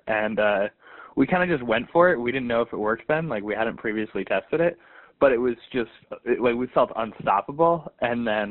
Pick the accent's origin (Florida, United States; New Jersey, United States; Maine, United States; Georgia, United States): New Jersey, United States; We grew up in Northern Jersey, so there were a lot of, these were people who were always like beating us at like regionals and states growing up.